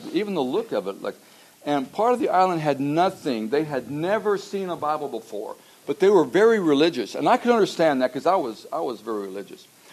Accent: Colorado, United States; also born or lived in South Carolina; I grew up in Colorado, so I didn't know anything about the East Coast.

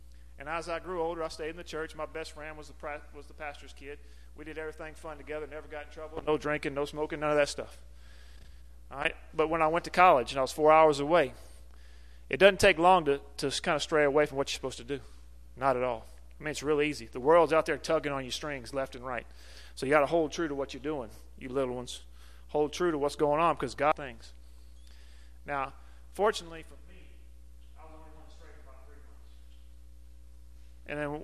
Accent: Texas, United States; born there; now in Louisiana, United States; I was born in Texas, you know, the great state of Texas. Been in Louisiana since 1989.

